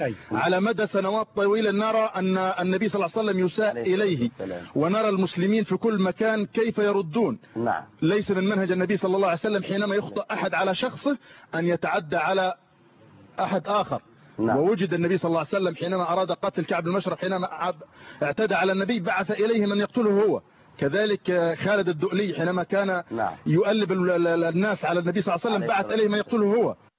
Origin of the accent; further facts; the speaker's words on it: Sinai, Egypt; ونحن إخوانكم في سيناء